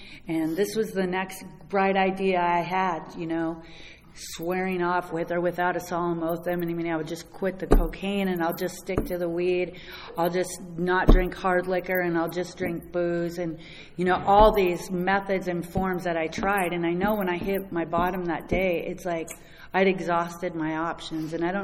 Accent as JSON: {"language": "English", "town": "Bellingham", "region": "Washington", "country": "United States", "said": "I come from Bellingham, Washington, the hippie capital of the United States"}